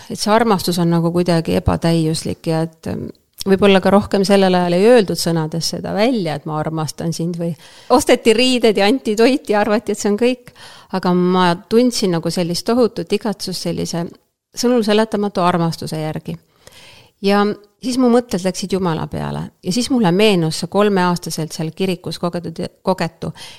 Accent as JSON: {"language": "Estonian", "town": "Põltsamaa", "region": "Jõgeva County", "country": "Estonia", "tie": "born or raised there", "also_born_or_lived": "Tartu", "lives_now": "Hiiumaa, Estonia", "said": "ma sündisin Tartus alguses ja üliõpilaste lapseks ja elasin esimesed 5 aastat Tartus. Ja siis ma kolisin Põltsamaale, kuhu mu ema suunati tööle, nii et kooliaastad möödusid mul Põltsamaal."}